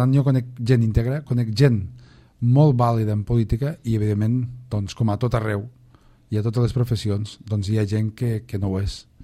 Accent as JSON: {"language": "Catalan", "region": "Catalonia", "country": "Spain", "said": "Perquè me sento català"}